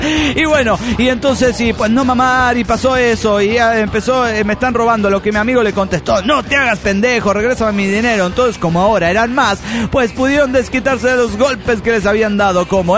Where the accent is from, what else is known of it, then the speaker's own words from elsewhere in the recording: State of Mexico, Mexico; Soy la cafeinómana del Estado de México.